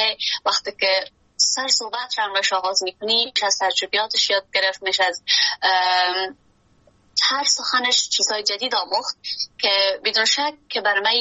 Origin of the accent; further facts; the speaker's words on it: Afghanistan; moved away; وقتی که حالا بیرون از افغانستان هستیم و فرصت بیشتر مساعد است